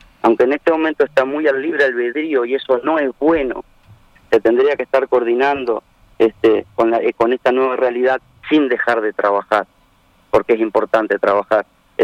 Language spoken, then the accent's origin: Spanish; Miranda, Venezuela; el balneario típico de los que somos de Tuy